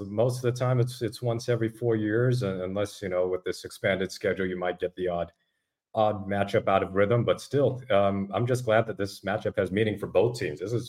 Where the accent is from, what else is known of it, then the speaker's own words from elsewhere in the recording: California, United States; I'm a Bay Area native, I'm from California